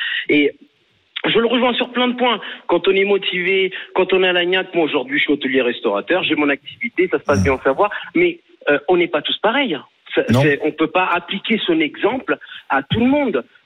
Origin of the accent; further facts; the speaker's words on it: Sicily, Italy; born there; Moi aussi, je suis né en Sicile. Vous parlez de l'Italie.